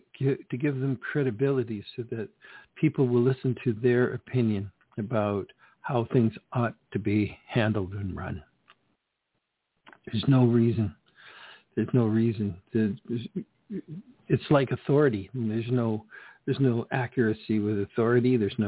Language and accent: English; Canada; She was and is a large part of my life as a Canadian who with roots from Scotland back in the 18th century landed here, like a lot of people still to this day coming to these shores for a better life.